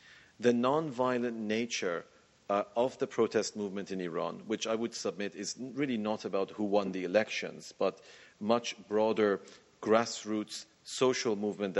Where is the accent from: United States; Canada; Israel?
Canada; As a Canadian Iranian, I'm particularly proud